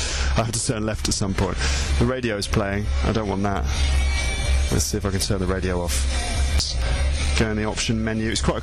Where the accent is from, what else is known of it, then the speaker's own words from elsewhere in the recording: England, United Kingdom; Okay, because I'm English, I don't use air conditioning usually, so I'm not used to operating it.